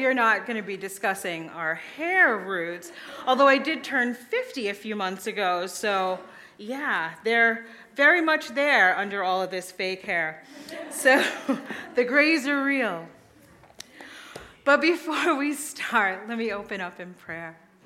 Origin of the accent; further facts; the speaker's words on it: Brooklyn, New York, United States; born there; I was born in Brooklyn, New York. Talk about an identity, right?